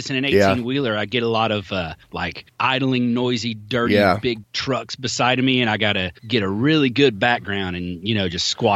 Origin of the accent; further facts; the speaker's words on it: Tennessee, United States; accent: Tennessee; Because I've got a Tennessee accent.